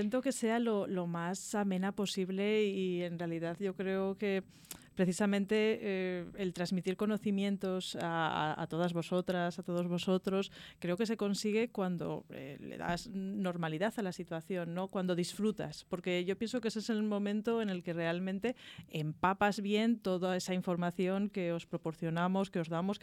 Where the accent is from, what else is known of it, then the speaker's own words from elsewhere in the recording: La Puebla de Híjar, Aragon, Spain; la azucarera de mi pueblo, de la Puebla de Híjar